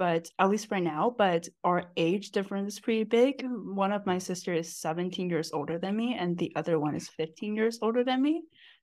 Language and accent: English; Taiwan; I'm from Taiwan, and I accidentally murdered a gecko.